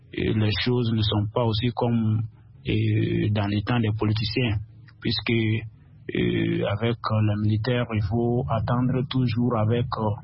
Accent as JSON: {"language": "French", "country": "Mali", "said": "comprenez ça, surtout chez nous, au Mali."}